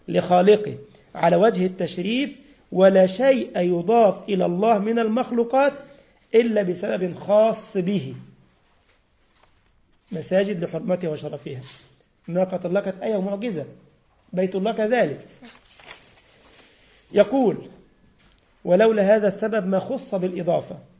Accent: Egypt; عندنا في مصر بيدقوه كده بيقولونه أخضر كده

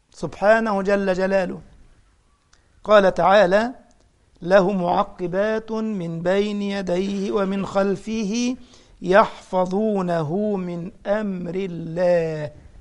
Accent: Egypt; طبعا كلمة أخصو عندنا في مصر عندهم كلمة قبيحة قوي

